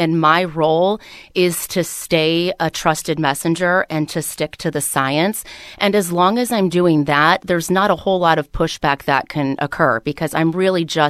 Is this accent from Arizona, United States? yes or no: yes; Phoenix, Arizona, United States; I was seeing the changes that were happening in my hometown of Phoenix